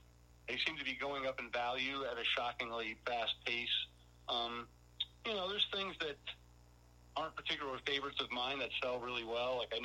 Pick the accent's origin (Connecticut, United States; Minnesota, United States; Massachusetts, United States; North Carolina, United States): Connecticut, United States; New Haven; My mom's bringing a contingent up from New Haven, Connecticut, my hometown, so that'll be nice.